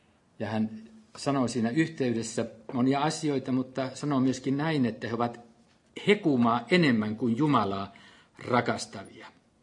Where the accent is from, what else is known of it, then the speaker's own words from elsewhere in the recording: Canada; Itse olen kanadalainen ja Kanadan poikia, ja Toronto tuli tutuksi monella tavalla minulle vuosien varrella